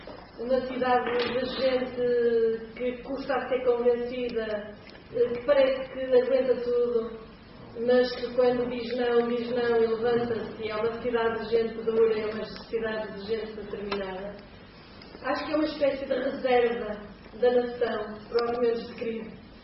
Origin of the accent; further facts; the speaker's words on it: Porto, Portugal; accent: Porto; ser conhecida por ser a ministra do Porto e ter o meu sotaque